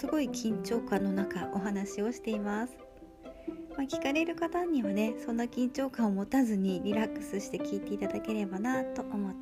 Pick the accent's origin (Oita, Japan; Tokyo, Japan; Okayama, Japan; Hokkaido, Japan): Hokkaido, Japan; Sapporo; 生まれも育ちも、北海道は札幌市です。